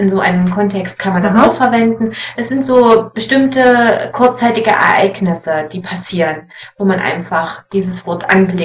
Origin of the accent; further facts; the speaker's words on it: Leipzig, Saxony, Germany; Ich komme aus Deutschland, aus Leipzig.